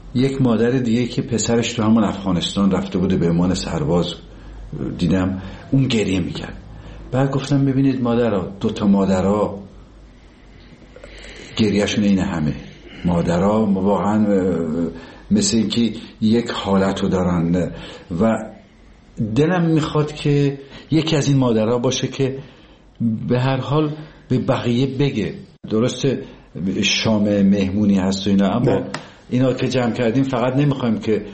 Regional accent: Tabriz, East Azerbaijan, Iran; دیدم ما که بچه تبریز هستیم

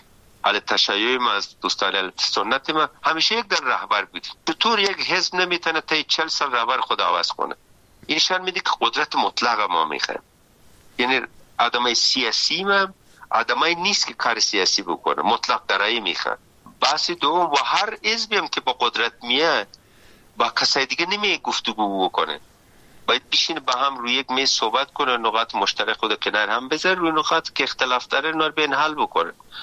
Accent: Afghanistan; Persian is a second language; یک نیم ساعت اول یک مقدار گیجه که من با چی لهجه صحبت میکنم، بعدش متوجه میشن که محل افغانستان هستم.

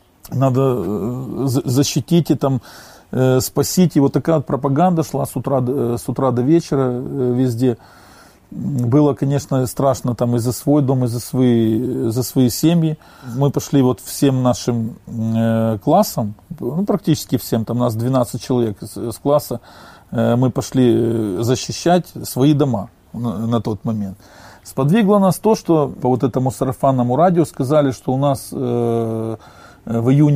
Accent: Ukraine; Когда вот сейчас начались в Украине события, вот эти вот, я как украинец, это уже коснулось меня лично

